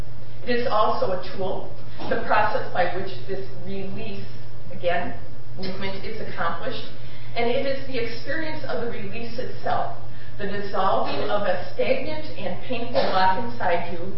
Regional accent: Wauwatosa, Wisconsin, United States; I grew up in Wauwatosa, the second of five children, the oldest girl.

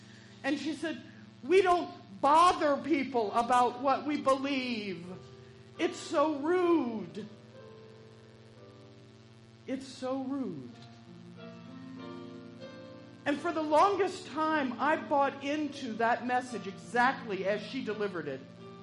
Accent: Kentucky, United States; I grew up in Kentucky. And for those of you not familiar with the bluegrass, that means that I grew up surrounded by people who were excited by their faith.

